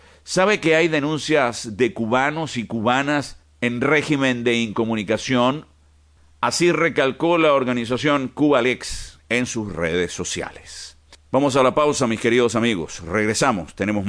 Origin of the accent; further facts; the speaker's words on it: Chile; esta señora de la que yo me siento avergonzado como chileno que soy